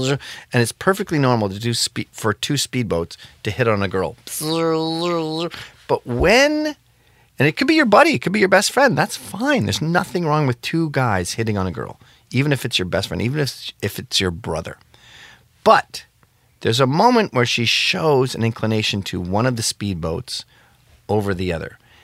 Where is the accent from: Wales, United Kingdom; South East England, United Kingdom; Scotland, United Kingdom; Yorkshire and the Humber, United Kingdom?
Scotland, United Kingdom; because I'm fucking Scottish